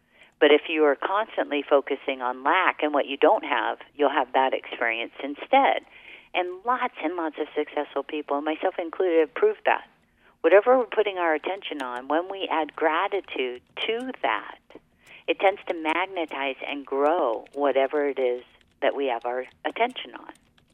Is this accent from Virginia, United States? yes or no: no; Hawaii, United States; I was raised in Hawaii, and I'm fair, so I have lots of freckles.